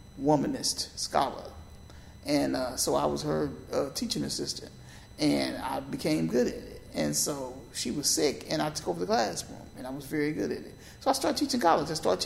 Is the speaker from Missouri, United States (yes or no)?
yes; Kansas City, Missouri, United States; So I left, like I said, the Quindaro area. I was born on the Kansas side, went to school on the Missouri side, and then I went to SUNY Albany for my master's and doctoral degree.